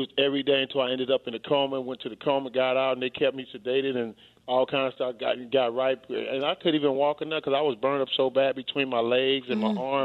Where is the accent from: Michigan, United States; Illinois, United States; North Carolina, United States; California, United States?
California, United States; Bakersfield; I was raised on Wilkins and Bliss in Bakersfield, Kern County, right off of Union. And that's where I was raised.